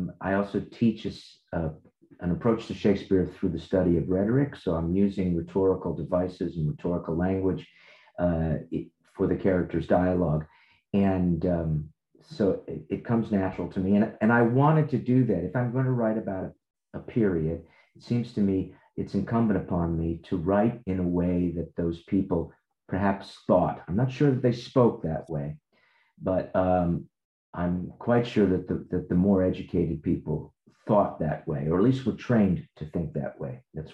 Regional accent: New Jersey, United States; because I'm from New Jersey, and not from Jersey, but from New Jersey

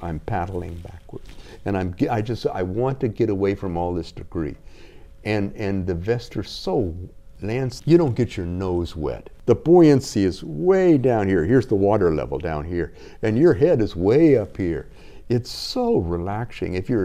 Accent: United States; The FBI, because I'm an American, they knew that there were Americans on the airplane.

